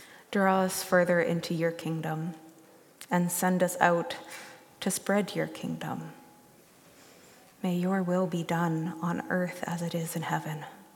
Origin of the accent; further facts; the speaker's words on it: Canada; Important as a Canadian, of course, but even more so as a Christian.